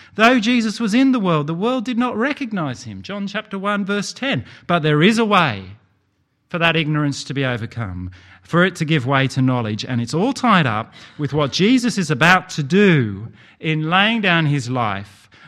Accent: Australia; But when I taught her about being Australian, I felt that there was one event she had to know about.

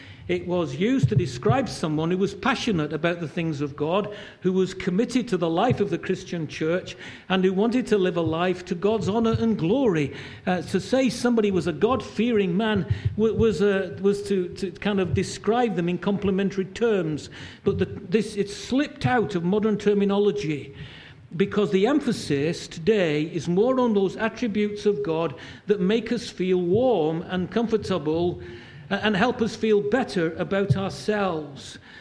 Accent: Manchester, North West England, United Kingdom; Because I come from Manchester

